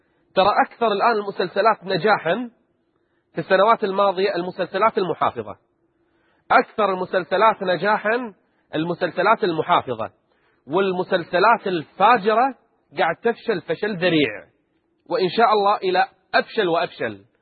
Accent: Kuwait; تذكرون الفضائية اللي فتحت عندنا بالكويت في انتخابات مجلس الأمة

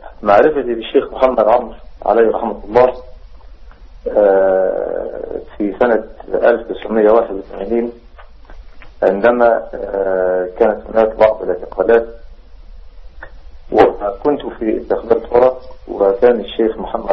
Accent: Mansoura, Dakahlia, Egypt; بعض الشباب عندنا في المنصورة

